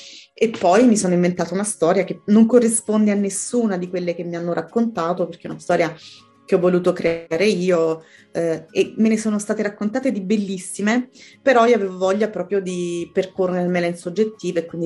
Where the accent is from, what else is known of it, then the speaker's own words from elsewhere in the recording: Naples, Campania, Italy; Io sono napoletana, vivo a Napoli